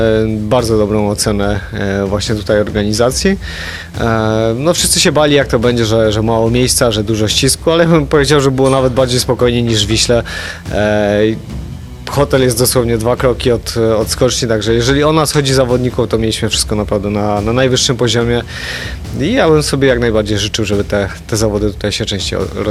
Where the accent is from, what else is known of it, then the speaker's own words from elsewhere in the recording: Zakopane, Lesser Poland, Poland; no to jest miejsce, gdzie się urodziłem, skoczni, na których się wychowałem i zawsze Zakopane będzie najbliższe memu sercu.